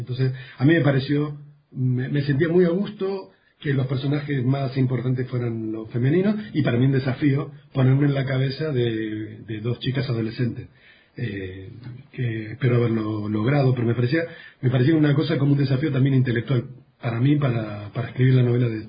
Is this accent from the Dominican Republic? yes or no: no; Argentina; yo soy argentino, he vivido las dictaduras militares en Argentina. Lo he sufrido, he vivido bajo regímenes militares durante muchos años de mi vida